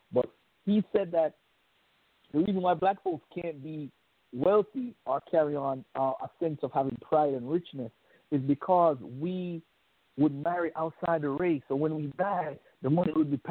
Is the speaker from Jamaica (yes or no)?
yes; Jamaica; When I grew up in Jamaica, man, my mom, they always have a saying.